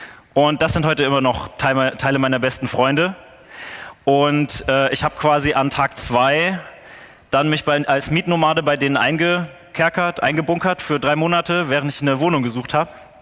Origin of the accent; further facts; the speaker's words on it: Fulda, Hesse, Germany; Ich bin dann zurückgegangen in meine Heimat, das ist Fulda.